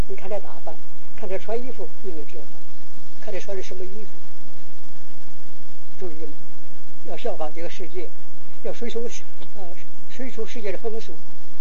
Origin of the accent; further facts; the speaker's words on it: China; 那时候我们中国人，我们要在乎。